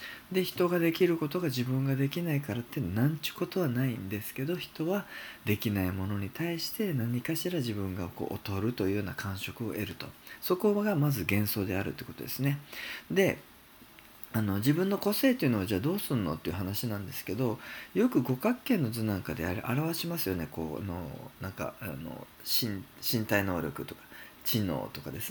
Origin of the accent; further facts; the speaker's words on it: Kansai, Japan; 関西人なんで